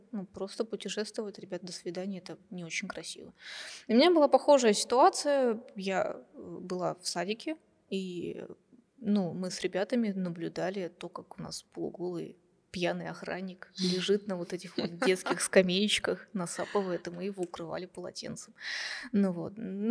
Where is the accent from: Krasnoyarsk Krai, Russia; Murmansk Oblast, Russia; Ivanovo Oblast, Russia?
Ivanovo Oblast, Russia; Lukh; я сама из Ивановской области, я родилась и росла первые годы жизни в деревне Лух. В принципе, я там была и в садике.